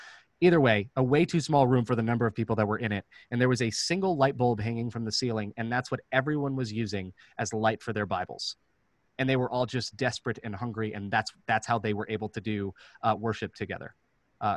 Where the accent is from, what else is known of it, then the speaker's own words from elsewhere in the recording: Orlando, Florida, United States; I'm from Orlando, Florida. I know who all the tourists are.